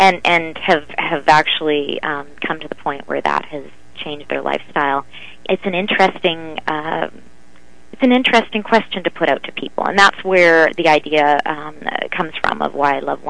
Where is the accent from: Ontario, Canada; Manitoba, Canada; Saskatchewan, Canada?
Manitoba, Canada; I'm come from Manitoba, which is farm country